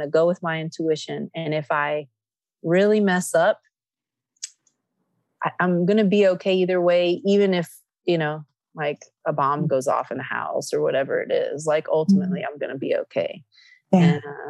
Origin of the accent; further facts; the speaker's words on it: Nevada City, California, United States; I am doing a concert in a week and a half in Nevada City, California, which is my hometown.